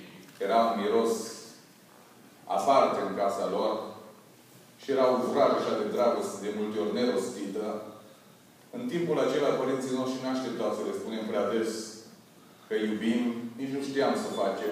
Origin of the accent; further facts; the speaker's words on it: Romania; Unul simplu este că sunt român, ca și voi.